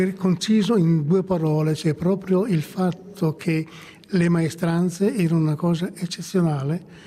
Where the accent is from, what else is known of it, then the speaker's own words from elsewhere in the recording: Florence, Tuscany, Italy; moved away as an adult; now in Switzerland; io vengo da Firenze, ho studiato all'università e in parte, e poi sono venuto qui alla Monteforno nel 60, fine 60